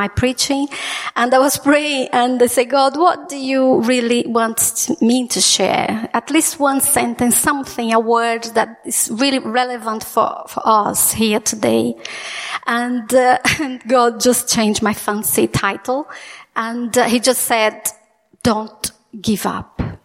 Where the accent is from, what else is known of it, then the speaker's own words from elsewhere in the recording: Brazil; I am not an Irish woman. I'm from Brazil. But I'm married to an Irish man.